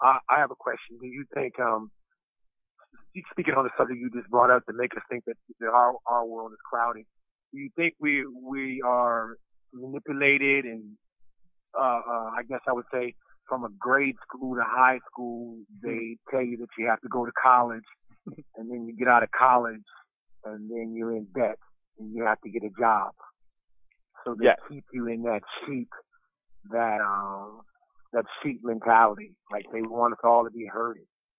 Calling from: Richmond, Virginia, United States; I'm calling from Richmond, Virginia.

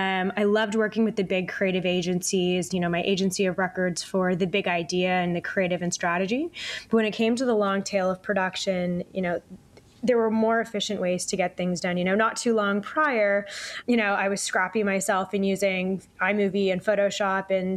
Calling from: Toronto, Ontario, Canada; Lovely downtown Toronto.

